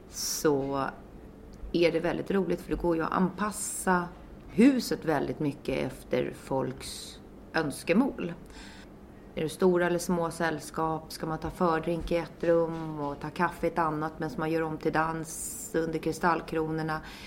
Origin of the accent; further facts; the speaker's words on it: Trångsund, Stockholm County, Sweden; now in Tyresö, Sweden; Jag är uppvuxen i Trångsund på andra sidan sjön.